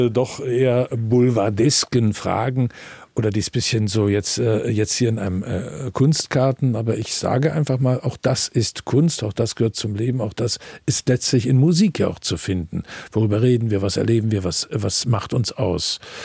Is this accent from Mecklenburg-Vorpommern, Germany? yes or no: yes; Mecklenburg-Vorpommern, Germany; Wir kommen ja aus dem Osten, da so ein bisschen mit einer anderen Prägung. Also ich bin ein Kind der Schabe auf Rügen.